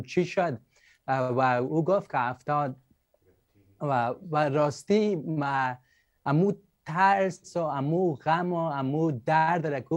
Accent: Afghanistan; moved away; ما کسایی که از افغانستان هستیم، در افغانستان تولد شدیم،

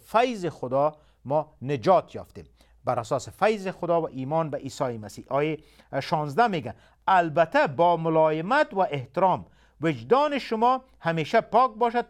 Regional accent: Kabul, Afghanistan; ما در افغانستان در کابل تولد شدیم و به حساب بچه کابل هستم، در اونجا بزرگ شدیم و همچنان در اونجا مکتب را خلاص کردیم و مانند همه دیگه افغان ها در شرایط جنگ بزرگ شدیم.

